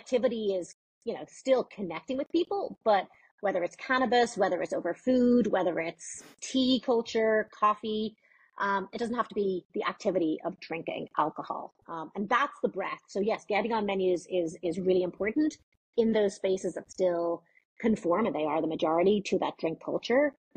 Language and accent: English; Dublin, Leinster, Ireland; moved away as an adult; I'm from Dublin. Yeah. Born and bred.